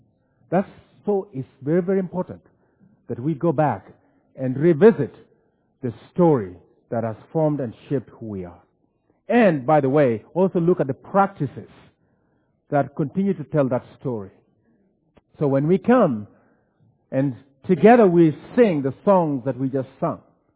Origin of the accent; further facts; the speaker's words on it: Kenya; I grew up in Kenya. You got that right. And I grew up in Kenya Mennonite Church